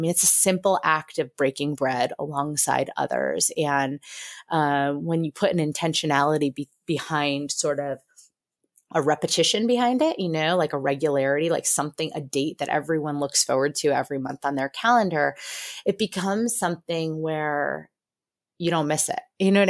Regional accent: New England, United States; moved away as an adult; now in Arizona, United States; my husband and I relocated from New England out to Arizona about seven, almost 8 years ago. And when we moved out here, you know, we were both raised in New England, where we had really strong roots and strong connections.

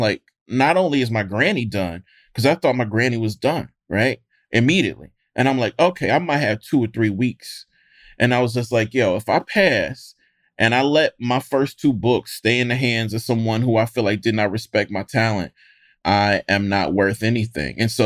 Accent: Mississippi, United States; And you know, when I grew up in Mississippi. So like the Blackest state, the poorest state in the union, I'm a big Black boy.

